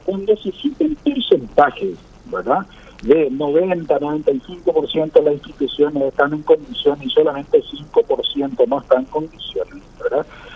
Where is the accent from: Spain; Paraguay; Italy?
Paraguay